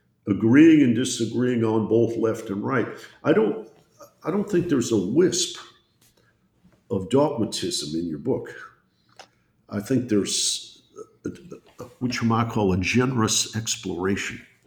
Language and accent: English; Detroit, Michigan, United States; I grew up in Detroit, Michigan, so I'm always prone to citing